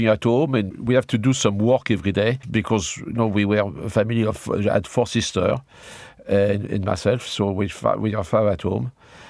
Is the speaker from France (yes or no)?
yes; Brittany, France; English is a second language; now in Ireland; I'm from Brittany, so my mom was from Brittany, and I was born in Marsh